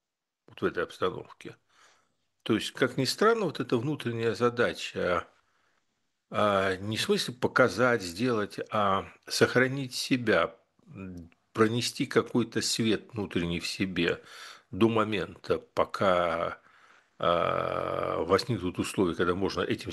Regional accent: Kyiv, Ukraine; Я же киевлянин

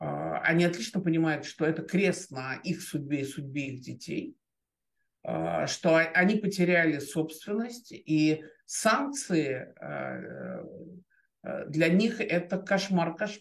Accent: Moscow, Russia; Я выросла в России, Москва мой дом.

